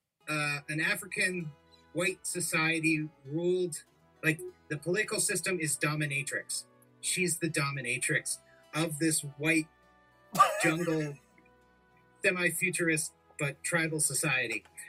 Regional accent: United Kingdom; I'm British.

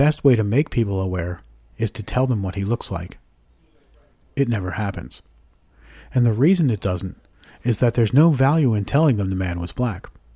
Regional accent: Philadelphia, Pennsylvania, United States; I grew up in Philly, which is incredibly diverse, specifically in terms of its white and black populations.

